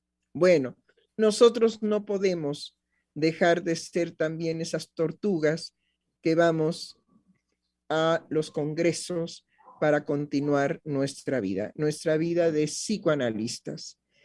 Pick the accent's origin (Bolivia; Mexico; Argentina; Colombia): Mexico; tenemos que hacernos como se dice en mi país, en México, de la vista gorda